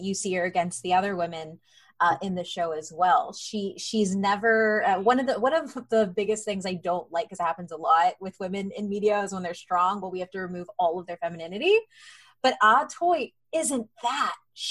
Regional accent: United States; cause I'm Latina, like I'm Mexican American. So also hypersexualized in media all the time.

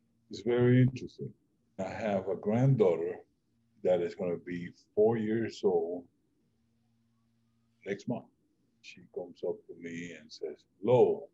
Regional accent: Cuba; English is a second language; also born or lived in Spain; now in United States; when I came from Cuba to the United States, I did all my high school and everything here.

